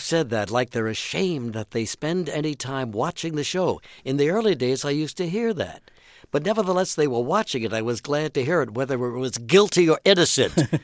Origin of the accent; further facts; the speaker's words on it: Bronx, New York, United States; as a little boy growing up in the Bronx and as a guy trying to break into our business.